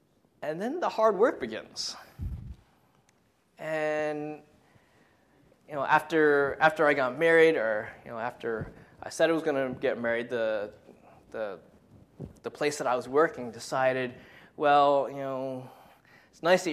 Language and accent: English; New York, United States; now in New Jersey, United States; I moved out to Jersey. And of course, it really was a blow to my ego having to move out to Jersey, growing up in Long Island and making fun of Jersey for most of my life.